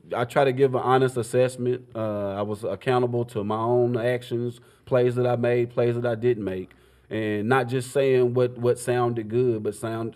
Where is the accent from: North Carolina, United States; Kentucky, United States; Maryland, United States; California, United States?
Kentucky, United States; Paducah; now in Atlanta, United States; I still have my home in Atlanta, Georgia, but I also have a farm property in my hometown of Paducah, Kentucky as well.